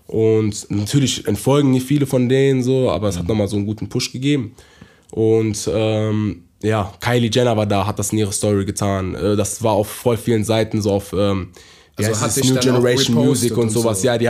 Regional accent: Düsseldorf, North Rhine-Westphalia, Germany; ich komme ja aus Düsseldorf, so, ja. Weißt du, ich kenne ganz Düsseldorf so, also meine Jugend ja.

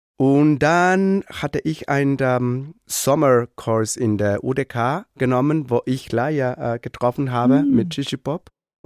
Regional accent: Mexico City, Mexico; German is a second language; Ich komme aus Mexiko-Stadt

